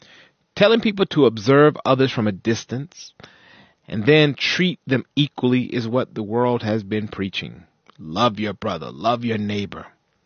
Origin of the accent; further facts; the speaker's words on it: United States; where it wasn't about them being Zulu and me being Black American.